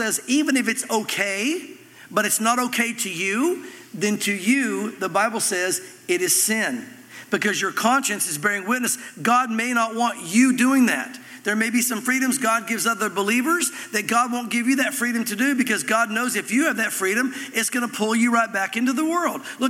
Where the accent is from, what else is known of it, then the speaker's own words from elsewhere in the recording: the South, United States; We grew up in the South. A lot of us did.